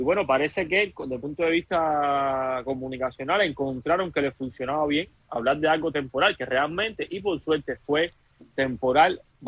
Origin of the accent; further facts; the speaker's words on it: Cuba; Bueno, como economista y como cubano lo que veo es lo mismo